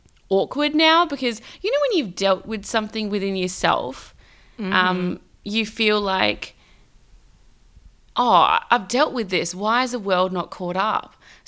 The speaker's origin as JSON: {"language": "English", "town": "Perth", "region": "Western Australia", "country": "Australia", "said": "and I'm from Perth, and I'm a spoken word artist."}